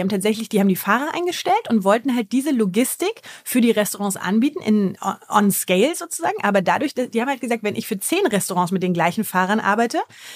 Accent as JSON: {"language": "German", "country": "Germany", "said": "Kannst ja als Deutscher, kommst du nicht so einfach an coole US-Firmen"}